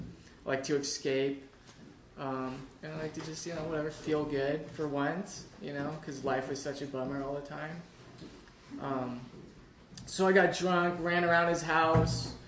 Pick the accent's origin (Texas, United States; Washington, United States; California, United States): California, United States; Berkeley; I grew up in Berkeley. I grew up in Berkeley, you know, and it sucked.